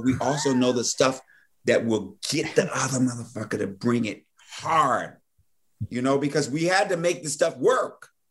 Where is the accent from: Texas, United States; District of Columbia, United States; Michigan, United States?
District of Columbia, United States; Washington; Well, I'm from Washington, D.C.